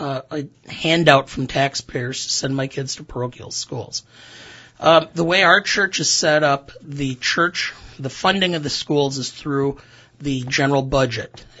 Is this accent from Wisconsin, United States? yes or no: yes; Beloit, Wisconsin, United States; My parents were factory workers. I grew up in Beloit.